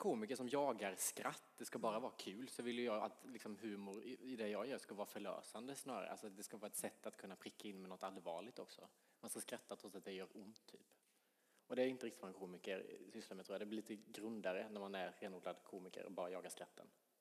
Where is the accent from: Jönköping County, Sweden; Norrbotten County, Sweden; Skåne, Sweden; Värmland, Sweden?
Jönköping County, Sweden; Lanna; Men jag kommer från Lanna utanför Värnamo, en by där det bor 350 pers.